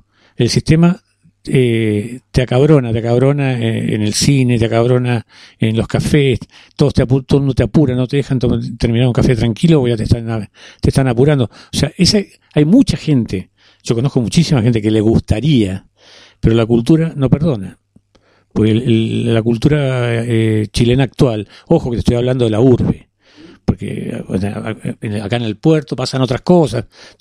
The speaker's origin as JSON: {"language": "Spanish", "country": "Argentina", "moved": "yes", "said": "Cuando yo salí de Argentina en el año 74 en un carguero, llegué a Europa"}